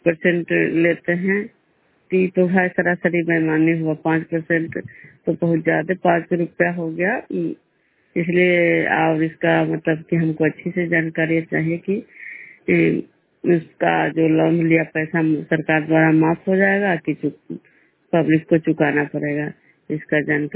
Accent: Vishnupur, Bihar, India

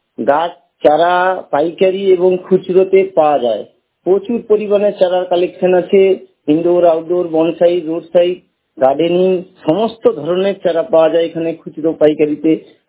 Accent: Contai, West Bengal, India; আমি পূর্ব মেদিনীপুরের, আমার বাড়ি পূর্ব মেদিনীপুর কাঁথি।

